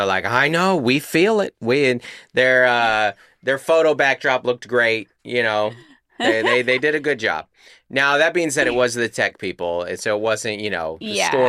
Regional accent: Texas, United States; This girl, you know, this girl growing up in Northwest Texas.

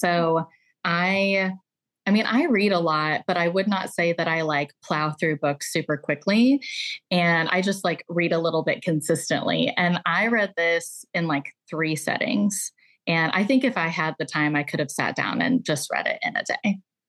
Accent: Missouri, United States; And growing up in Missouri, you get a lot of Mark Twain. Like fourth grade is like the Missouri year where you like learn Missouri history.

